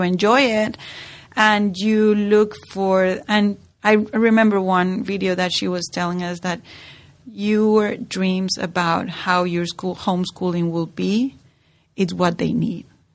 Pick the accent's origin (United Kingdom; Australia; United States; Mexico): Mexico; Because I grew up in Mexico.